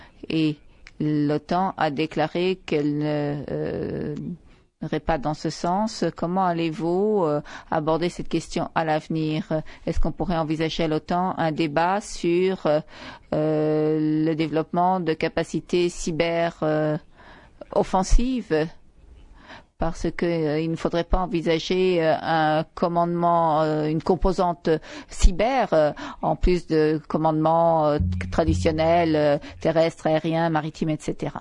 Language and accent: French; Portugal; moi, je suis portugaise. Notre pays a été une dictature